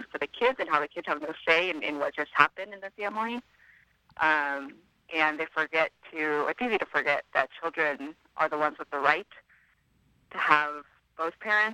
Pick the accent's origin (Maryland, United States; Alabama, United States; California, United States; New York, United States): California, United States; San Francisco; Yeah, I grew up in San Francisco, mm-hmm. Oakland, most of the East Bay, yeah.